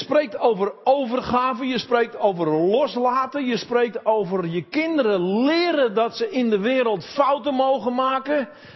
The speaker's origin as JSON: {"language": "Dutch", "country": "Netherlands", "tie": "born or raised there", "said": "Wij zijn in Nederland vooral opgevoed in zelfstandigheid."}